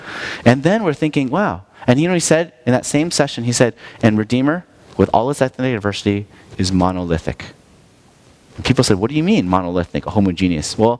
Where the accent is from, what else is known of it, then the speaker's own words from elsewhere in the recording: California, United States; Or you could go back to my hometown in Southern California where I grew up with a lot of Japanese and Korean Americans